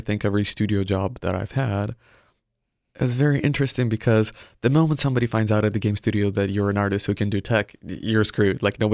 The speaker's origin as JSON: {"language": "English", "country": "Belarus", "said": "I'm originally from Eastern Europe, which is Belarus, which is a country there's no game development pretty much."}